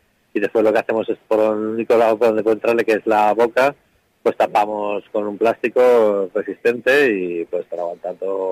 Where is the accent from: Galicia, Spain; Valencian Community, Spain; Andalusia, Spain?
Valencian Community, Spain; Valencia; A ver, yo soy de Valencia, aquí también hay una batalla de flores.